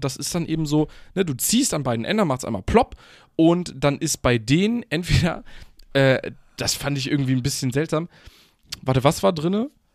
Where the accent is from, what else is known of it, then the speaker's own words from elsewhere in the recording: Germany; wie heißt es bei uns in Deutschland, so